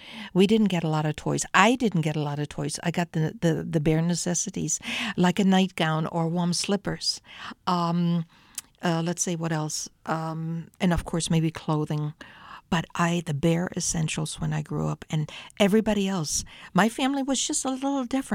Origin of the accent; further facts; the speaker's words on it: Fulda, Hesse, Germany; they went to Fulda, my hometown. Now, Fulda is about now 69,000 in population and a city in central Germany.